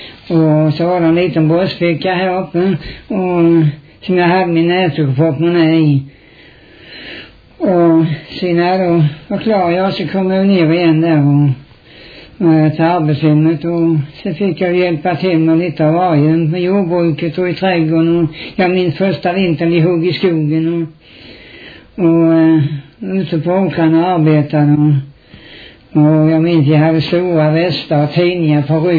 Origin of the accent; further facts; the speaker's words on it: Knislinge, Skåne, Sweden; born there; now in Hässleholm, Sweden; jag är numera bosatt i Hässleholm, jag är i Skåne. Och jag är född i Knislinge, Kristianstad län.